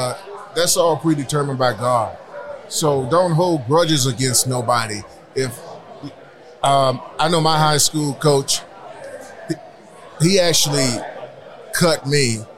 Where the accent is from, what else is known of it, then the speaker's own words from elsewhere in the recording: Georgia, United States; I'm from Georgia, and we ended up losing the ball game.